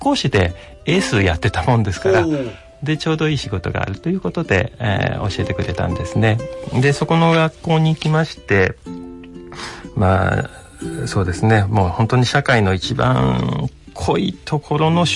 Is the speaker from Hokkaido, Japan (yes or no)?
no; Kamisato, Saitama, Japan; はい、上里町です。